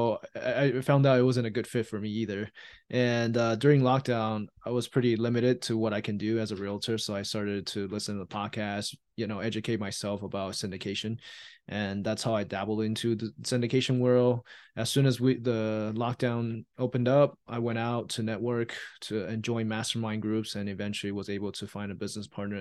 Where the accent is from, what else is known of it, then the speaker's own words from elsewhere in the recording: Taiwan; I was born and raised in Taiwan, and with the saver's mentality, that's how I was raised by my parents.